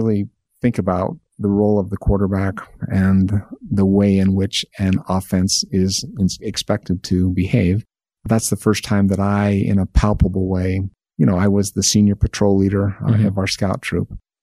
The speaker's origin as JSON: {"language": "English", "town": "Kanosh", "region": "Utah", "country": "United States", "tie": "born or raised there", "also_born_or_lived": "Salt Lake City", "said": "I was born in Salt Lake City, but my father obtained his district in Kanosh when I was 5 years old. And so all of my education, my primary years through high school, were in Kanosh, mm-hmm."}